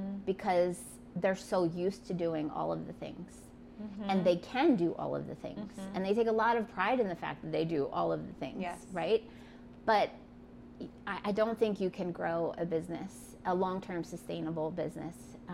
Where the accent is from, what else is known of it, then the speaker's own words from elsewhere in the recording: Florida, United States; And then when I grew up in Florida, spent most of my childhood in Florida and I had fruit trees.